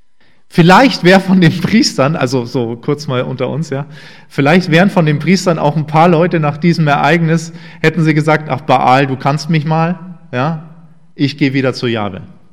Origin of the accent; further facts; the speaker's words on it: Bavaria, Germany; ich bin aus Bayern, ist Bayern ein sehr, sehr geheiligter Ort. Weil so viele Berge da sind.